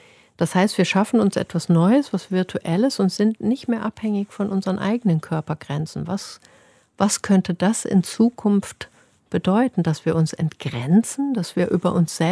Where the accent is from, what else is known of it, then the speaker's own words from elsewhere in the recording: Kassel, Hesse, Germany; Also geboren bin ich in Kassel, ich bin eine Kasselanerin und da war die Mietwohnung mit Kontakt zum Auepark und zur Kunstakademie